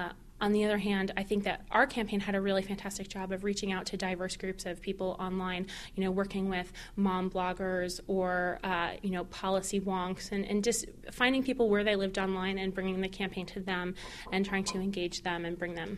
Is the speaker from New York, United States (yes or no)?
no; Boca Raton, Florida, United States; For instance, my hometown is Boca Raton, Florida, and my local Obama group this weekend had a canvas on the beach.